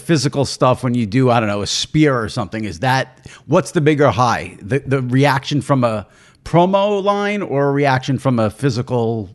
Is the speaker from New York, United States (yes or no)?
yes; New York, United States; Now, I'm a New Yorker, so I'm biased.